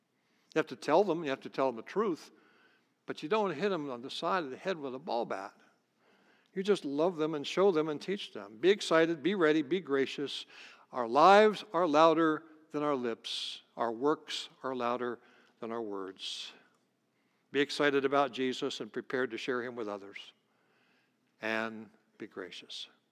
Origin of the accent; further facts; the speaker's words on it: Ohio, United States; 12 miles west of my hometown sat a simple farmhouse.